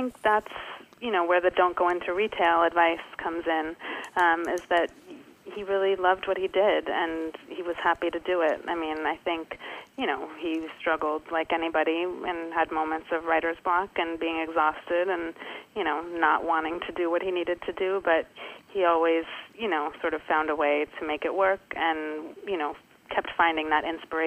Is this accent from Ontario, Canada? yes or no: yes; Toronto, Ontario, Canada; born there; I was born in Toronto